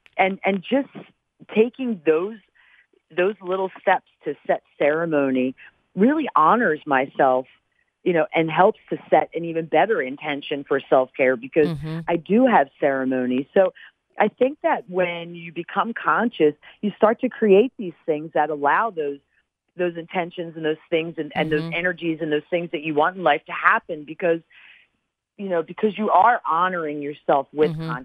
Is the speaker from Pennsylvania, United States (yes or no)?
yes; Philadelphia, Pennsylvania, United States; I'm 100% Italian. I'm from Philly, and I was born under the sign of Taurus.